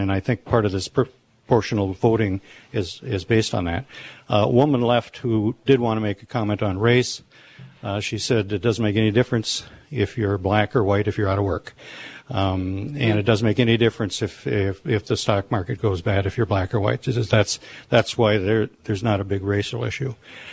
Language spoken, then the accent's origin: English; Iowa, United States; from Alma Key County, extreme northeast county in Iowa.